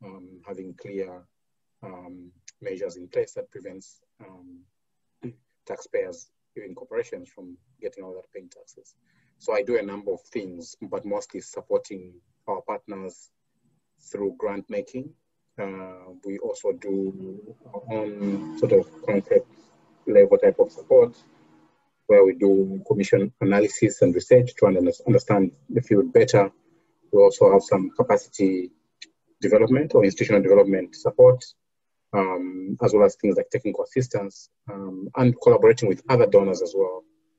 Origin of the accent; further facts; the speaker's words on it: Zambia; the country I grew up in, I'm from Zambia